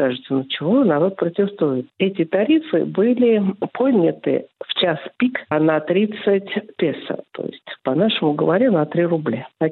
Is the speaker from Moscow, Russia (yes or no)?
yes; Moscow, Russia; И когда я сказала, что я из Москвы